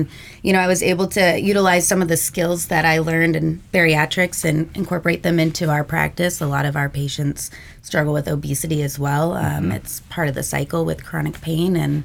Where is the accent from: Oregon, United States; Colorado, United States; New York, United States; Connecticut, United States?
Oregon, United States; And yeah, so I'm originally from Oregon. That's where I was born and raised.